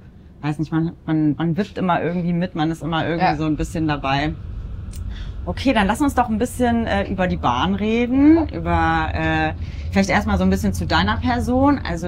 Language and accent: German; Niederehrenbach, Germany; Ich komme aus Niederehrenbach ursprünglich.